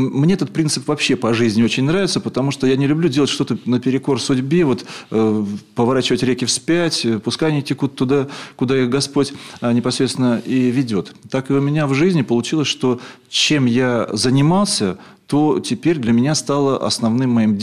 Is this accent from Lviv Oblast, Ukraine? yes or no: no; Sevastopol, Crimea, Ukraine; now in Saint Petersburg, Russia; И вот я учился, когда я из Севастополя приехал в Петербург, в Ленинград тогда, в Ленинград, в 78-м году.